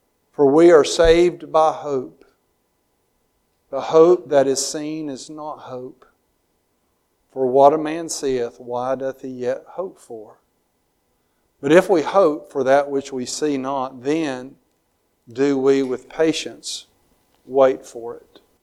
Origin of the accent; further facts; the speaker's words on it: the South, United States; I love the word reckon. I use that word a lot growing up in the South.